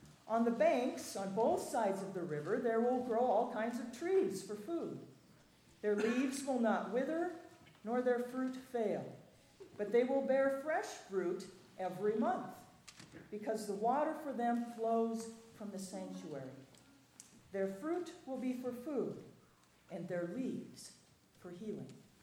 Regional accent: Sioux Falls, South Dakota, United States; I'm from Sioux Falls, South Dakota, and I teach in the religion department at Augustana College in Sioux Falls, South Dakota.

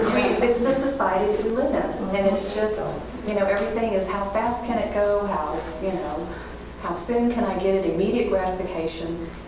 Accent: San Marcos, Texas, United States; I'm from San Marcos, Texas. We came up here a long way

